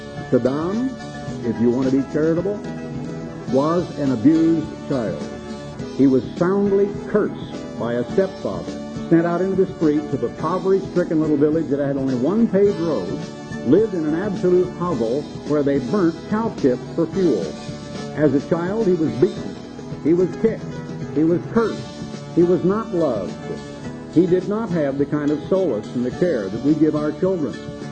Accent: United States; I'm sorry, Father, I am an American, and sometimes I react like an American before I catch myself

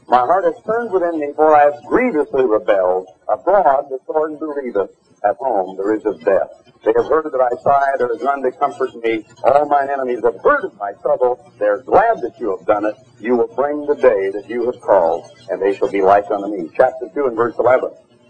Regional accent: Oregon, United States; human being, planet Earth, born in Oregon in 1930. As a boy growing up in Oregon, on my Uncle Dwight's farm

